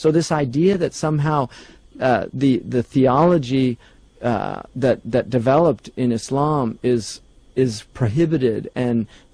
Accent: United States; born there; I wasn't born in Iran or born, you know, I was born in America.

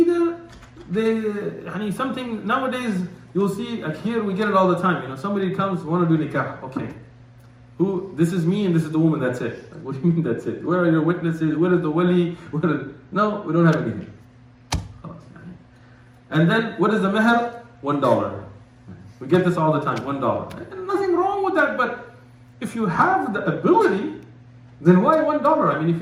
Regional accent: United States; Because you're from America. I was like, I'm from America. I didn't rob banks in America.

